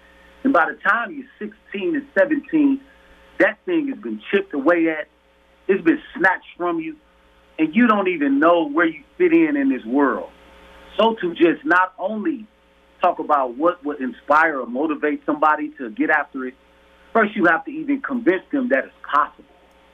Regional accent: Milwaukee, Wisconsin, United States; Because I grew up in the Milwaukee that had the big manufacturing boom.

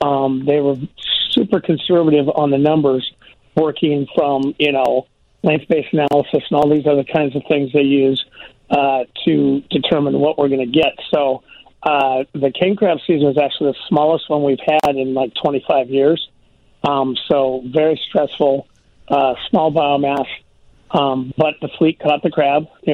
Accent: Lake Tahoe, United States; was basically a ski bum in my hometown of Lake Tahoe.

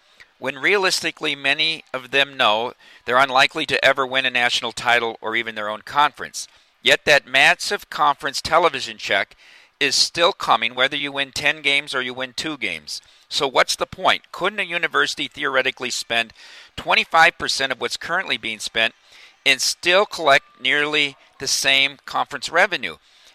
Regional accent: Dubuque, Iowa, United States; I'm from Dubuque, Iowa.

